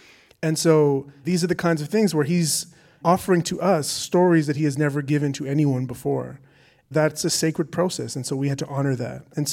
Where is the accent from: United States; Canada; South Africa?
Canada; So that was an interesting access point with my being Canadian.